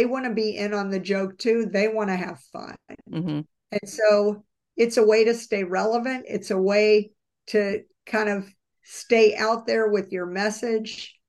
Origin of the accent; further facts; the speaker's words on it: New Orleans, Louisiana, United States; So I grew up in New Orleans, and years ago the Super Bowl was in the Superdome in New Orleans.